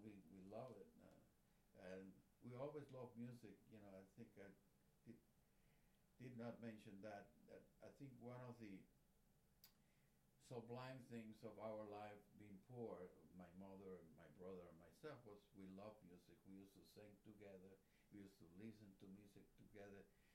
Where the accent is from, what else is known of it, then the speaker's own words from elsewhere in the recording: Puerto Rico; My wife is what we call New Rican. She was born and raised in New York, but from Puerto Rican parents who had moved from my hometown to the United States in the 30s.